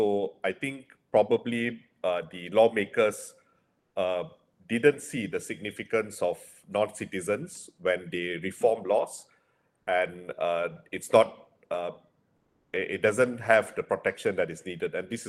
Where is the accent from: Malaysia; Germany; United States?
Malaysia; I mean, as a Malaysian, of course, I'm concerned.